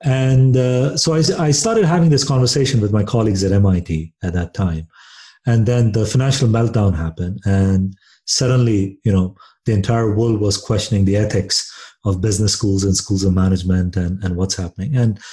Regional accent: India; growing up in India

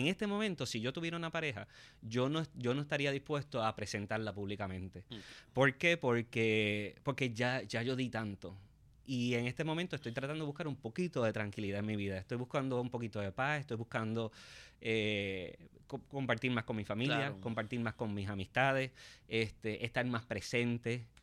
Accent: Puerto Rico; Y yo creo que nosotros, como puertorriqueños, somos capaces de mandar en nuestra propia patria

